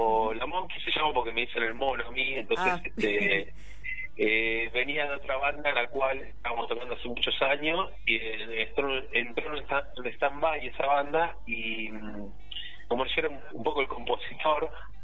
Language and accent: Spanish; Buenos Aires, Argentina; Somos de zona sur, somos de Bursaco, Longchamp, Cadroguet, somos de estos lares.